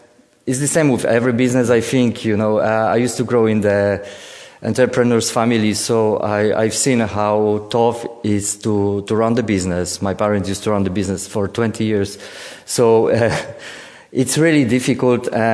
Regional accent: Poland; English is a second language; I come from Poland, so in the places like in our place in Poland, we have so many distilleries in the old abandoned buildings.

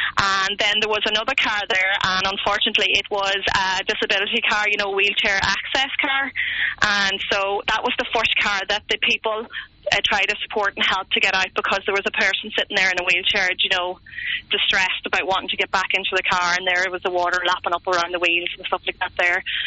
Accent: Ulster, Ireland; now in Ardra, Ireland; I'm actually originally from Monaghan, but I live in Ardra.

